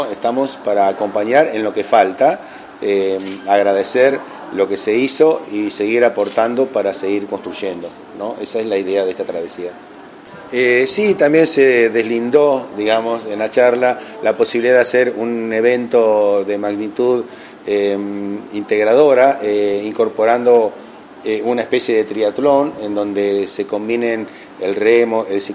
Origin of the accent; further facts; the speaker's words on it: Juan N. Fernández, Buenos Aires Province, Argentina; Y bueno, un gusto poder llegar a mi ciudad, ¿no? Yo soy de Juan N. Fernández